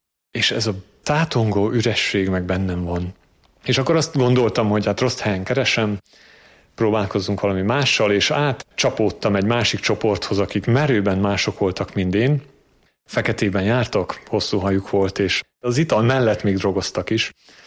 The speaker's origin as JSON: {"language": "Hungarian", "region": "Transylvania", "country": "Romania", "tie": "born or raised there", "also_born_or_lived": "England", "moved": "yes", "lives_now": "Hungary", "said": "a Korátlumen Kriszti közösség tagja. Erdélyben születtem és nevelkedtem, majd Isten 12 évre Angliába vezetett, és most 2 éve Magyarországon élünk a közösséggel. Katolikus családban születtem és nőttem fel, szüleim vallásosak, és ebben a hitben neveltek engem is."}